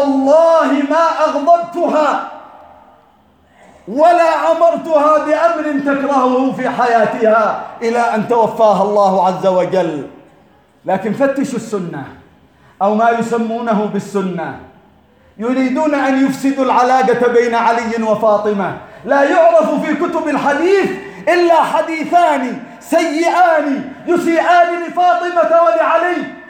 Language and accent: Arabic; Yemen; بالنسبة لنا كيمنيين؟